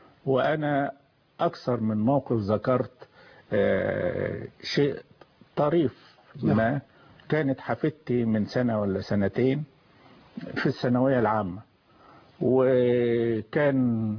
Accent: Egypt; وطريقة الإجابة بتسير عندنا في مصر بحيث تخلي الطالب إذن لا يفكر في الذهاب إلى المدرسة

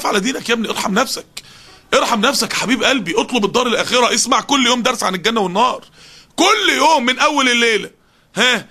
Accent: Upper Egypt, Egypt; اصل انا من الصعيد وهي من وجه بحري

